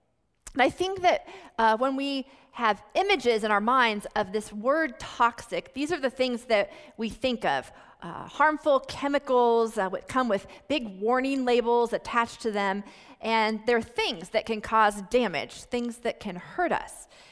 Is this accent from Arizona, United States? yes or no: no; Oregon, United States; When I was in the ninth grade, I was in high school growing up on the Oregon coast